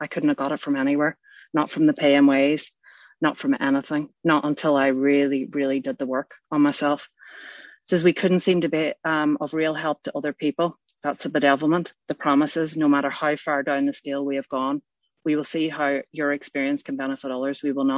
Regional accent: Northern Ireland, United Kingdom; I grew up in the Troubles in Northern Ireland, but it was still a loving family home.

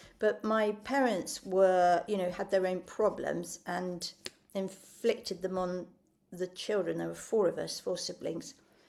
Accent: England, United Kingdom; in this country, in England, well, I grew up in England.

